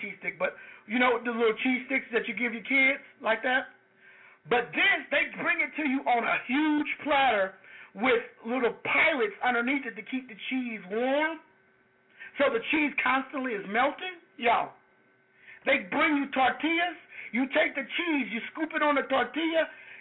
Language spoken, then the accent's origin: English; Louisiana, United States; because I have been born and raised in Louisiana, and I know what good food is